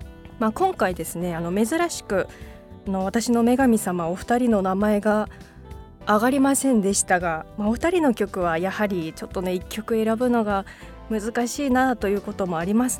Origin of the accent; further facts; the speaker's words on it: Hokkaido, Japan; 北海道出身どさんこの私